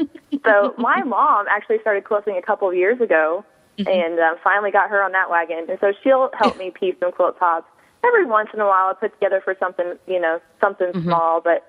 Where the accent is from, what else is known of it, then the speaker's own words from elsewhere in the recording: Kansas City, United States; Yep, in my hometown, I'm excited about it.